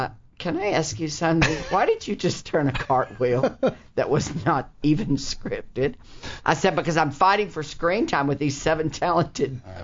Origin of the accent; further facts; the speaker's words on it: Deep South, United States; Well, I'm from the Deep South. That's my era, the early 60s.